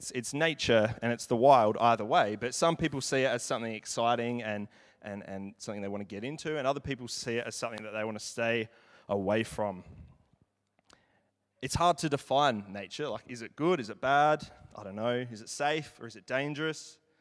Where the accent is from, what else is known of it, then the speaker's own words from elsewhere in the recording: Tasmania, Australia; born there; I was born in, I would say, a wild part of Australia. I was born in Tasmania.